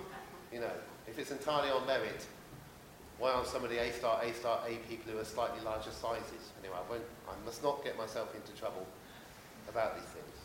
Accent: England, United Kingdom; born there; I was born in England in 1968.

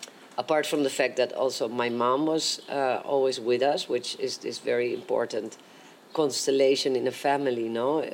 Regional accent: Netherlands; English is a second language; moved away as an adult; now in Ibiza, Spain; from Holland. But I live here since 30 years in Ibiza. A mother of six, four daughters, two sons, a grandmother to three, and two more on the way.

